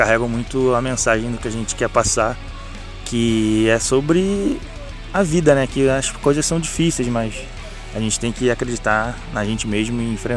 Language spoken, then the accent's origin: Portuguese; Rio de Janeiro, Brazil; a gente é aqui do Rio de Janeiro, capital.